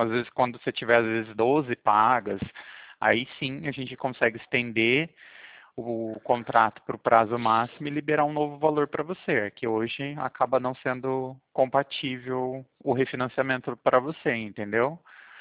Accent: Pirassununga, São Paulo, Brazil; eu sou de Pirassununga, interior de São Paulo.

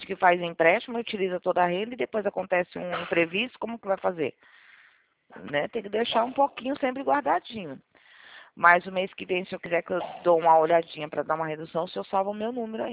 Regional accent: Northeast Region, Brazil; porque eu sou nordestina, sabe?

